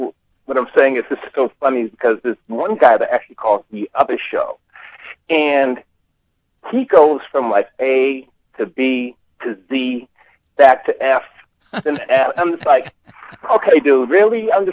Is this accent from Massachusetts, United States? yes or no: yes; Boston, Massachusetts, United States; I'm born and raised on Beacon Hill, but I'm actually right now in some town that has one red light in Georgia.